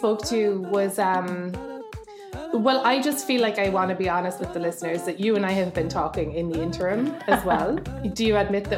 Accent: Ireland; one of the most recent cases that you were part of in my home country, Ireland

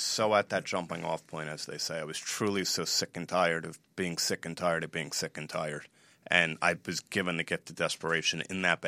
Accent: New Jersey, United States; Oh, I'm from New Jersey in the U.S.

